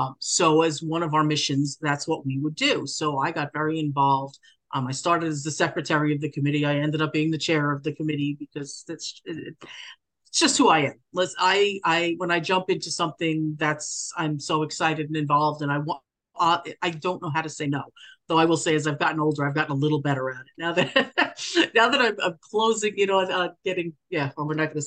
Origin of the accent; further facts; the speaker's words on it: Long Island, New York, United States; I'm from Long Island. I should be rooting for them, but I don't know them.